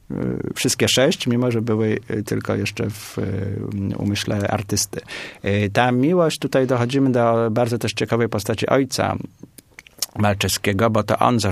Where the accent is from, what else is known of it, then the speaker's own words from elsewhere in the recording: Poznań, Greater Poland Voivodeship, Poland; jako tu poznaniak